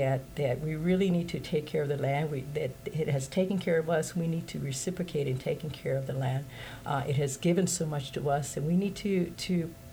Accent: Hawaii, United States; I grew up in Hawaii, where care for the land is such an integral part of my upbringing

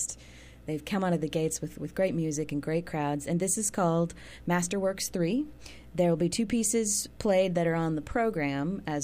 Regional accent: Northeast, United States; growing up in the Northeast, especially at small colleges in the Northeast, a cappella is a big deal.

